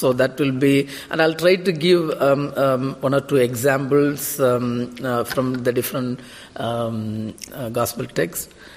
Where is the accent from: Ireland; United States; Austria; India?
India; especially as I come from India, where we are facing a general election, this month and next month.